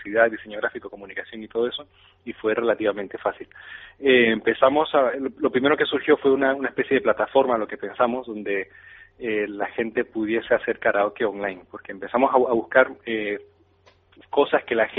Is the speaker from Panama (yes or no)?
yes; Panama; moved away; Yo soy panameño y llevo aquí unos 12 años